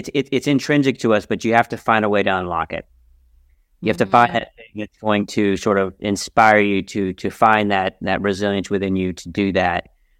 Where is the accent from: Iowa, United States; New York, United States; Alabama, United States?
New York, United States; Manhattan; I grew up in Manhattan. I'm a city kid